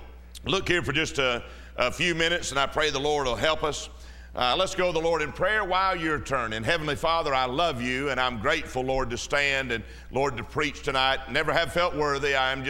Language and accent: English; Georgia, United States; And, you know, look, I'm from Georgia.